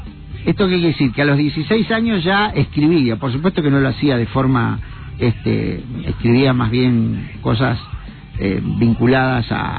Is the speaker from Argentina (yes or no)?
yes; Santa Fe, Argentina; moved away as an adult; estaba en mi casa paterna en Santa Fe, yo soy de Santa Fe